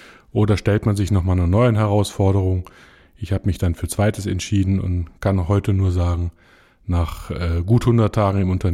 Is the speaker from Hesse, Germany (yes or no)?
no; Cologne, North Rhine-Westphalia, Germany; Standort war immer Köln. Privat bin ich Kölner, bleibe auch Kölner.